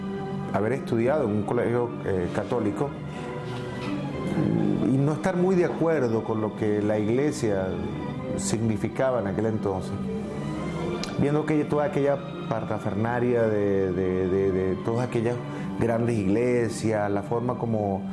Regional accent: Venezuela; soy ciudadano venezolano, nací en el año 1973.

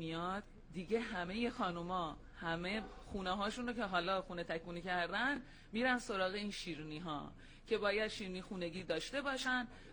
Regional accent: Bandar Lengeh, Hormozgan, Iran; من اهل یکی از شهرهای زیبای غرب استان هرمزگان هستم به نام بندر لنگه که معروف به بندر مروارید هستش.

